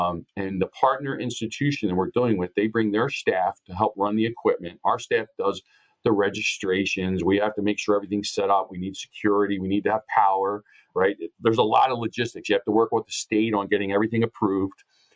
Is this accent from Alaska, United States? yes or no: no; Upper Darby, Pennsylvania, United States; We went into my hometown of Upper Darby, Pennsylvania, and we're in a supermarket parking lot.